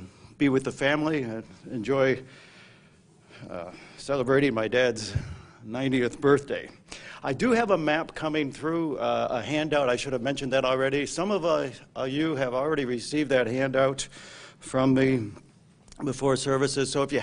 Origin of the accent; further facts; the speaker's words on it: Cleveland, Ohio, United States; moved away as an adult; also born or lived in New England; now in Southern Florida, United States; So I grew up in the Cleveland area and came into the church in this area over 40 years ago, and this was, of course, my congregation for a number of years before moving to New England.